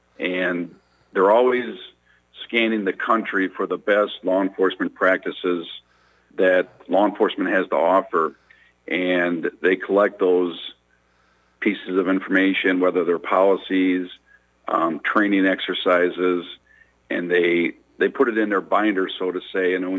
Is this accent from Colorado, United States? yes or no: no; Milwaukee, Wisconsin, United States; Well, Sly, I grew up in the Milwaukee area, for starters, and I came to Rock County